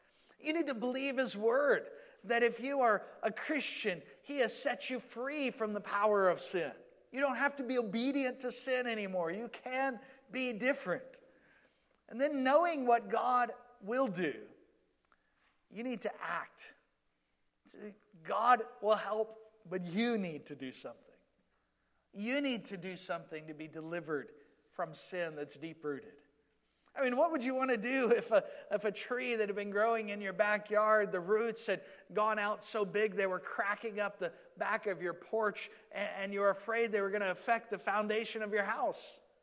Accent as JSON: {"language": "English", "region": "Georgia", "country": "United States", "tie": "born or raised there", "said": "I grew up in Georgia, and in our property where our house was, I think it was about 1.5 acres worth of property."}